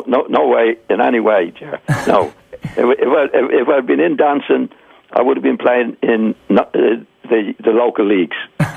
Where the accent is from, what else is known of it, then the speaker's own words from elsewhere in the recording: Dublin, Leinster, Ireland; moved away; No. I came originally from Ormond Square.